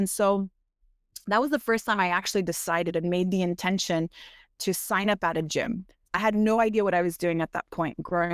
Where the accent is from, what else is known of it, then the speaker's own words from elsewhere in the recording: Montreal, Quebec, Canada; I am from Montreal, Canada.